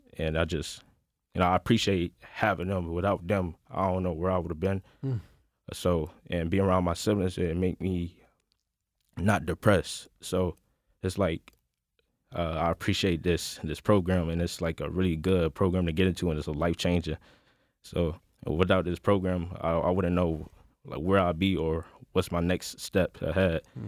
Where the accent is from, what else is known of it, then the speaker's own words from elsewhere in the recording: Rochester, New York, United States; And I grew up in Rochester, New York. I didn't have the best childhood growing up.